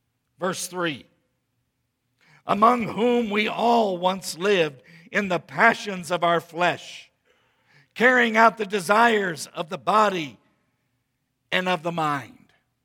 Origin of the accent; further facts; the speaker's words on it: United States; not so much to us Americans.